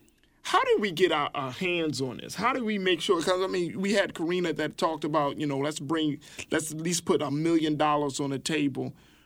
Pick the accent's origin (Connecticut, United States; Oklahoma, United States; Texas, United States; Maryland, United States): Maryland, United States; Baltimore; You know, I can remember growing up in Baltimore where, you know, there was the Inner Harbor that was the big source of money.